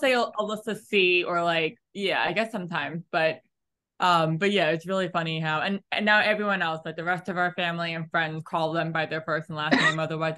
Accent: Long Island, New York, United States; now in Manhattan, United States; I am 26 years old. I am from Long Island, New York, and now currently live in Manhattan.

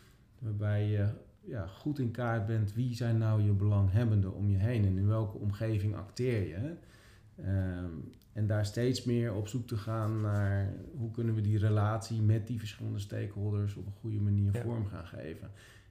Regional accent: Leersum, Utrecht, Netherlands; Ik kom zelf uit Leersum.

